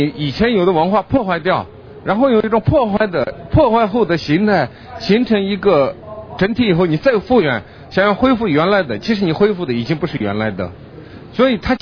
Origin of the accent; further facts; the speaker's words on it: Tibet, China; 我们西藏人我们是无国籍，我们走世界各地都会被歧视被排